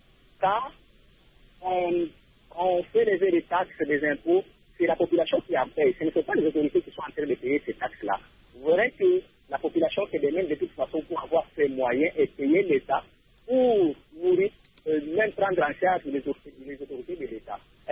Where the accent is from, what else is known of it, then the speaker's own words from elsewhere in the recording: DR Congo; ici chez nous, en RDC